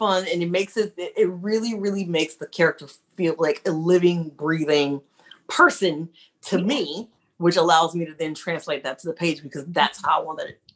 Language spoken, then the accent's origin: English; Ohio, United States; moved away as an adult; now in North Carolina, United States; I'm originally from Ohio. We moved here to North Carolina about 11 years ago.